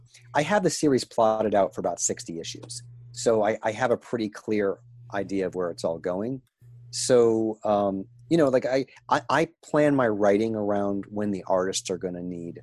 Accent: Maine, United States; also born or lived in New Hampshire; I grew up in Maine and New Hampshire.

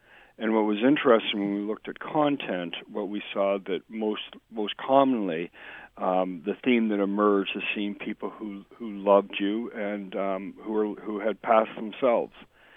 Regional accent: Canada; I was 12, and I'm from Canada, and we would always go fishing.

